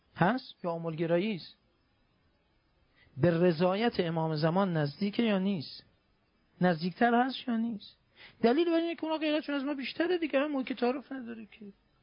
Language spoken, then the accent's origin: Persian; Iran; شرمساری بگیم ما ایرانی هستیم